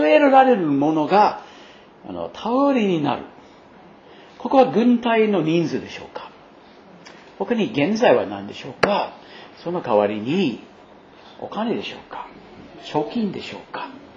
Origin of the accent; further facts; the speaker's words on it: United States; Japanese is a second language; まあアメリカ人としてそれはちょっと話すのはおかしいかもしれませんけど、でも本当に今はアメリカの国としての罪が増えてると感じますね。